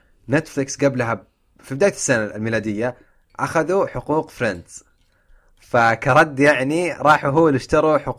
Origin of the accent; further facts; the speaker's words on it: Saudi Arabia; يعني الحاجة اللي ما هي عندنا في السعودية للأسف